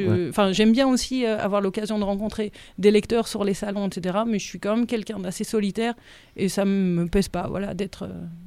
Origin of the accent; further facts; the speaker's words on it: Belgium; comme je suis belge, j'ai fait mes études à Bruxelles et j'étais aux Beaux-Arts en illustration.